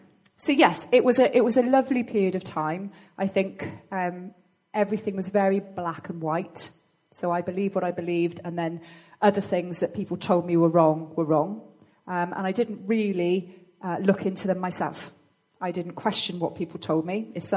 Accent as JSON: {"language": "English", "town": "Bristol", "region": "South West England", "country": "United Kingdom", "tie": "born or raised there", "said": "So, yeah, born and bred in Bristol. And lived there till I was 18 when I went to uni."}